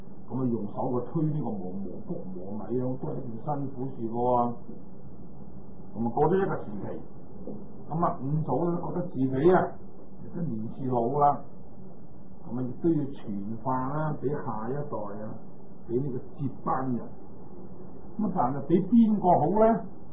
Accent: Guangdong, China; 就係我哋廣東人啊

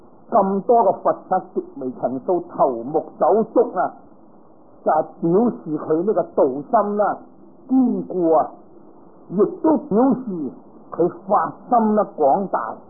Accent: Guangdong, China; 佢唔係同我哋廣東人咁啦

